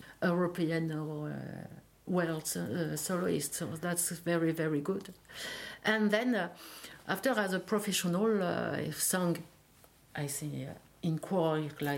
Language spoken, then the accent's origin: English; Pays de la Loire, France; also born or lived in Brittany; I am from Brittany, from Morbihan. My father was from Morbihan, and all the family was in Morbihan, but I have spent a lot of part of my childhood in Loire-Atlantique. I should say my childhood till the age of 30, but it's always a long childhood.